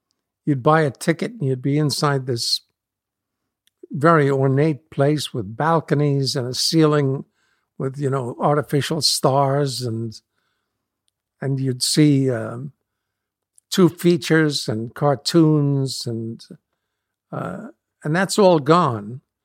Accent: New York City, New York, United States; I was raised in New York City, and I went to dancing school and learned how to sell a song

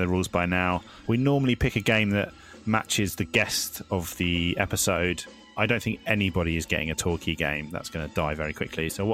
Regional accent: Isle of Wight, South East England, United Kingdom; born there; I was born on the Isle of Wight.

